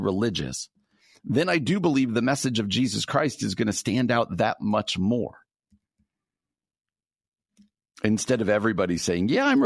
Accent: United States; Mainstream American culture, which I love being an American, don't get me wrong

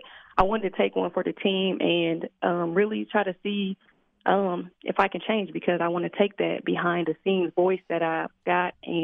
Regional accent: Decatur, United States; I am 29 years old. I am from Decatur, born and raised on the playground where I spend most of my days, seriously.

